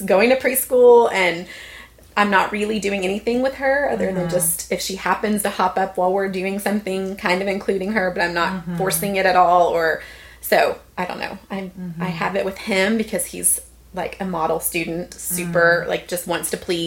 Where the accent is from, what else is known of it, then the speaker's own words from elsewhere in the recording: Dallas, Texas, United States; I grew up in Dallas and went to A&M.